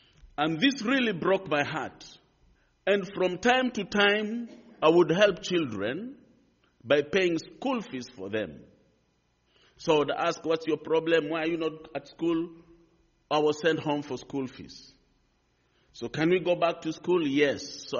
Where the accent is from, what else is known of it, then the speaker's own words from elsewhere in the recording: Nairobi, Kenya; Well, I come from Kenya, and you can see the map of Kenya on the screen.